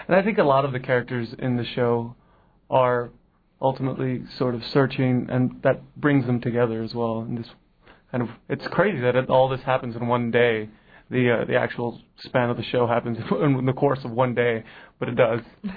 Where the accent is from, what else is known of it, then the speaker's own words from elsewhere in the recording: Texas, United States; I'm originally from South Texas, about 5 hours south of Houston.